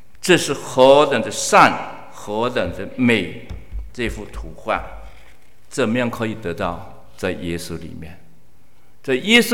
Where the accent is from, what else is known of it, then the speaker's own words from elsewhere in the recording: Guangdong, China; 我们是广东人，不晓得地理环境